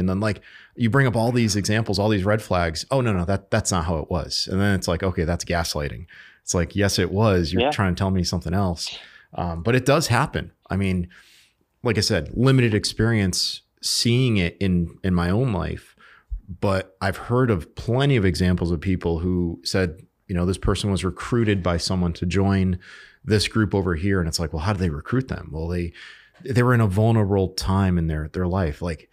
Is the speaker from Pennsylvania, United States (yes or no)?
no; Connecticut, United States; Like in my home state of Connecticut back in 07